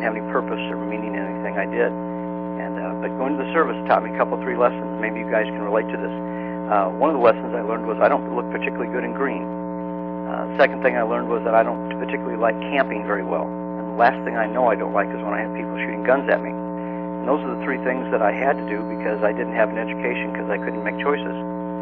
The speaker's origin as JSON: {"language": "English", "region": "Midwest", "country": "United States", "tie": "born or raised there", "said": "I was brought up in the Midwest in a two-parent family with loving parents"}